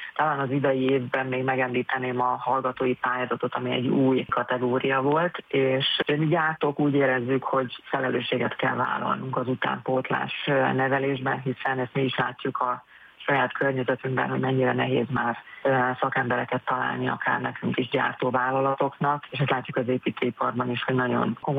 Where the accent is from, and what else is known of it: Szolnok, Jász-Nagykun-Szolnok, Hungary